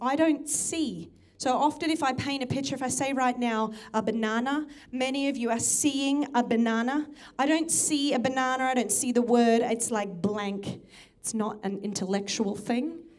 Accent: Townsville, Queensland, Australia; I was from Townsville and there was a lot of weird people in Townsville and I didn't want to be one of them.

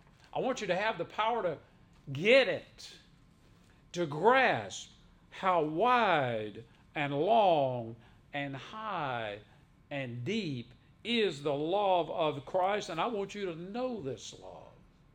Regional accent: Mississippi, United States; I grew up in Mississippi. I saw a lot of segregation.

